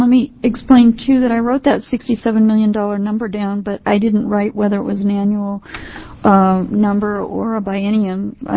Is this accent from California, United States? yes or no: no; Oregon, United States; when they found out I was from Oregon